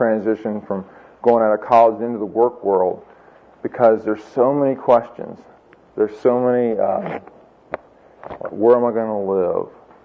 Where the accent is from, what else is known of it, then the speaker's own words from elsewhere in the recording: Virginia, United States; I told you last night that I'm originally from Virginia, and I went to Virginia Tech.